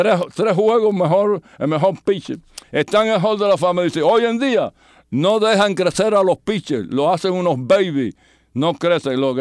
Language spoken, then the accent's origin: Spanish; Cuba; moved away; empecé jugando cuando salí de Cuba en Puerto Rico